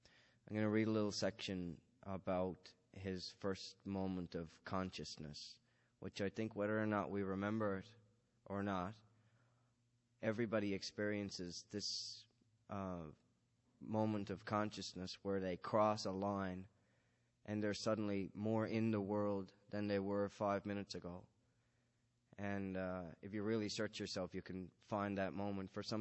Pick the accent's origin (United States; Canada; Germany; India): Canada; Calvert, Newfoundland and Labrador; in my hometown, which is a place called Calvert, it's about an hour's drive southeast, I guess, of St. John's